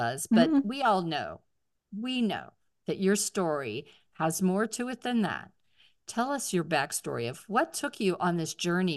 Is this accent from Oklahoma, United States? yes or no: no; Pittsburgh, Pennsylvania, United States; now in Atlanta, United States; I'm originally from Pittsburgh and we had gray for, you know, from like November to April.